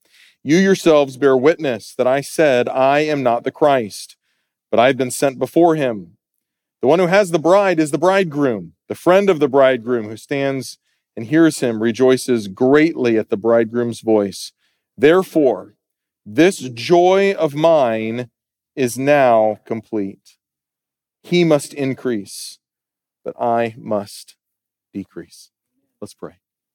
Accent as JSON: {"language": "English", "region": "South Carolina", "country": "United States", "tie": "born or raised there", "said": "I'm a Clemson Tiger fan because I was raised in South Carolina"}